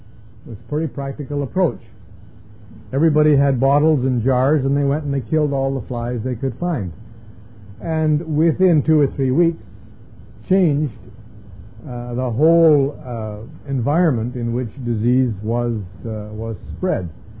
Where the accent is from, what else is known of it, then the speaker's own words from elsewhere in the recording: Canada; I can get away with it because I'm a Canadian.